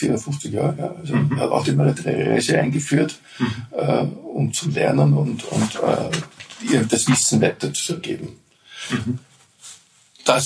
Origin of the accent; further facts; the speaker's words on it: Vienna, Austria; Und als Wiener halt in Wien.